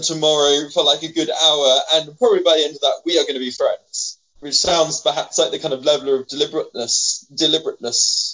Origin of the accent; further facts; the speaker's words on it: United Kingdom; being British, you kind of have to be like put into a room with someone enough times